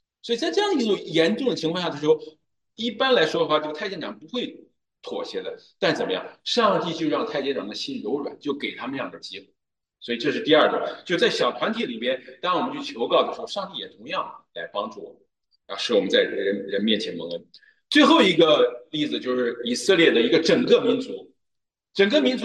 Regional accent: China; moved away as an adult; now in Canada; 我们在这移民过来第一代中国人我们实际上对我们的国家特别的，实际上还是特别的这种思念我从加拿大过来，我是在加拿大移民的。

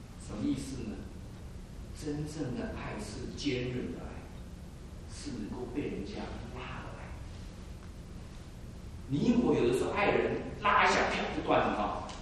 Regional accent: China; 我们中国人都是溺爱。一个孩子在家里都是做王的

